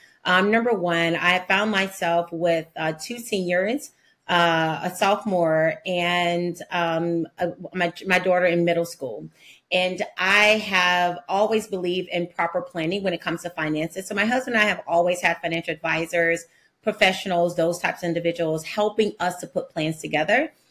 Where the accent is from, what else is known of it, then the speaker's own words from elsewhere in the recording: Mississippi, United States; Born and raised in Mississippi, and that's just a little bit about me.